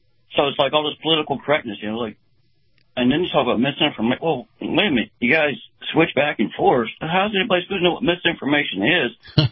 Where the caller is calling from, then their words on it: Clearwater, Florida, United States; Hey, Kyle. … from Clearwater again.